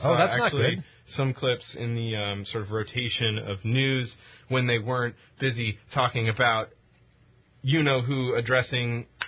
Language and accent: English; Pacific Northwest, United States; As you're aware, I'm from the Pacific Northwest, which is prone to earthquakes.